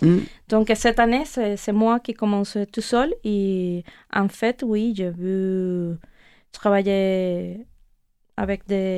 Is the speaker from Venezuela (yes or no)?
yes; Venezuela; French is a second language; surtout au Venezuela, mon pays d'origine.